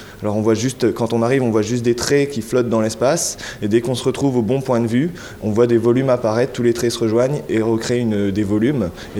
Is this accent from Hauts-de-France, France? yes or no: yes; Calais, Hauts-de-France, France; à la base je viens de Calais